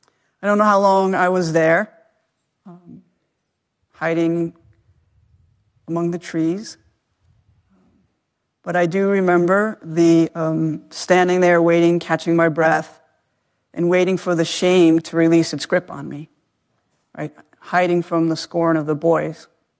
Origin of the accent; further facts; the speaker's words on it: New York, United States; I grew up outside of New York in the Bronx, and many people went to the Pocono Mountains.